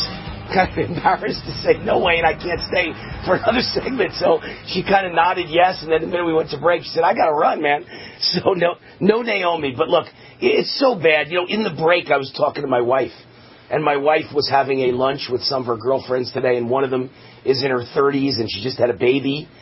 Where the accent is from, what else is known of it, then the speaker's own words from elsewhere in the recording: New York, United States; I grew up in New York, and he was the shock jock disc jockey